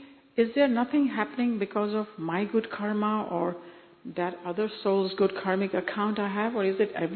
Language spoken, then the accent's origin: English; Japan; English is a second language; I'm from Japan.